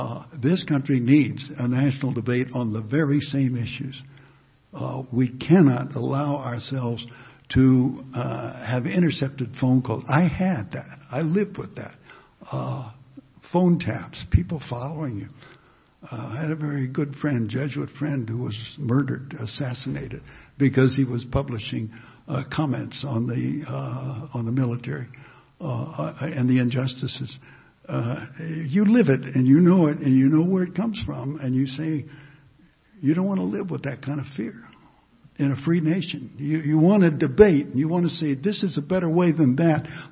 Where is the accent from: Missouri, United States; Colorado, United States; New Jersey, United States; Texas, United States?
Missouri, United States; Kansas City; I'm from an Irish Catholic family of Kansas City of a couple of generations